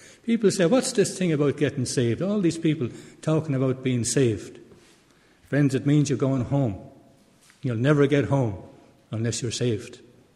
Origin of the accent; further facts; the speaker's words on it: Munster, Ireland; accent: Tipperary; if you can't understand my Tipperary brogue, my Tipperary accent, it's a pity, because it's a real heavenly language